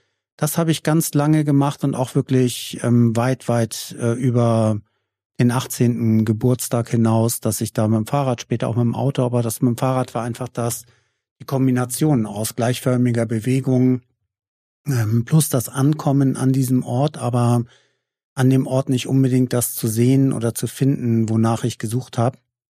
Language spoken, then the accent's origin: German; Kiel, Schleswig-Holstein, Germany; Ich komme aus Kiel